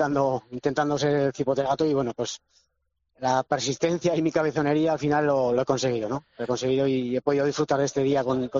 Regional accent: Tarazona, Aragon, Spain; Bueno, tengo 51 años y soy de aquí, de Tarazona, con todo el orgullo.

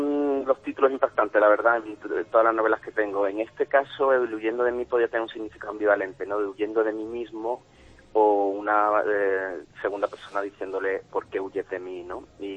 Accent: Seville, Andalusia, Spain; also born or lived in Paris; yo soy sevillano, viví una época de mi vida en París

